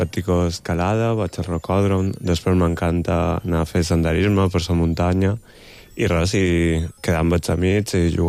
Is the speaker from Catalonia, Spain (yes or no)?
no; Marratxí, Balearic Islands, Spain; now in Palma, Spain; Visc a Palma, però som de Marratxer.